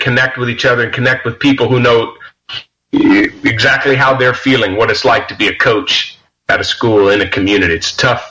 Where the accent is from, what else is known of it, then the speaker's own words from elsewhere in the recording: Miami, Florida, United States; I grew up in Miami, Florida. My mom was 15 when she got pregnant with me.